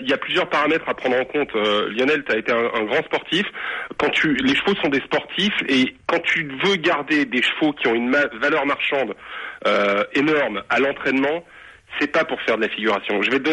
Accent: France; Parce que chez nous, en France

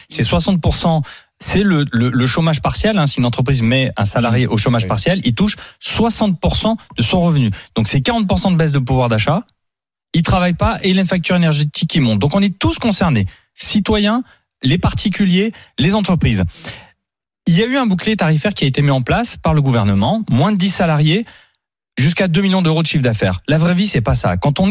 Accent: Grand Est, France; je suis alsacien.

